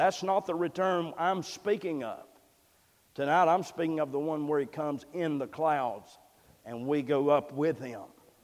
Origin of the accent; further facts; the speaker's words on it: United States; Listen, I love America. I thank God I'm an American.